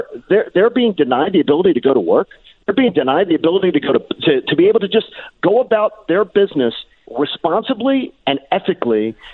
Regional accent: Pennsylvania, United States; Well, guess what? I'm from Delco.

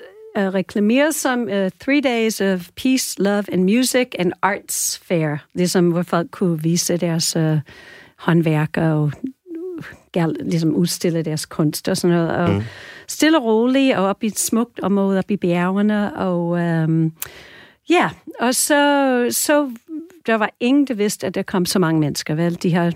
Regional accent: New York, United States; Danish is a second language; vi boede cirka 1,5 til 2 timer væk fra Woodstock i New York State, hvor jeg voksede op

